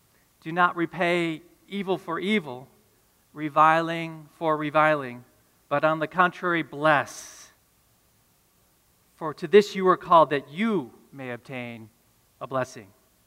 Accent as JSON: {"language": "English", "region": "New York", "country": "United States", "also_born_or_lived": "China", "said": "From 2004 to 2015, we were missionaries in China. And in 2015, we moved back to Western New York. We're from the Western New York area"}